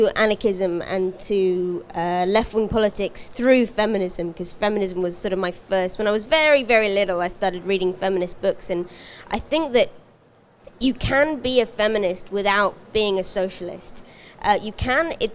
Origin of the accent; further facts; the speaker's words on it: United Kingdom; I'm British about these things.